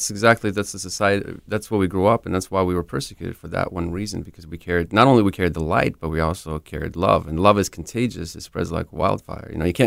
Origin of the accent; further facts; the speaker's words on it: Kyiv, Ukraine; English is a second language; Well, I come from Kiev, Ukraine, from the capital. It's kind of interesting because I'm actually older than my country because I was born in 1987, and Ukraine became a country in 1991.